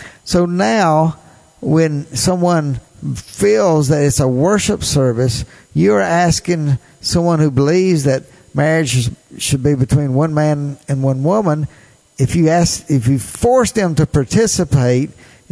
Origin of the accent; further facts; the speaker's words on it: Tupelo, Mississippi, United States; this show, we come from Tupelo, Mississippi. This is where my home is, and this is where we do our radio show right here for Web Talk Radio.